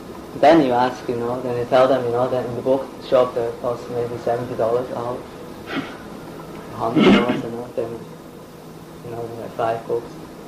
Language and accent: English; Switzerland; Then I tell them I'm from Switzerland, I'm a yoga teacher, you know.